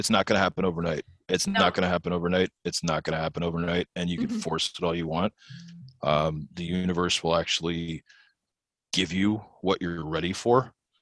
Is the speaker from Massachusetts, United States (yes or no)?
no; New Jersey, United States; Because Gary is a Jersey guy. I grew up in New Jersey.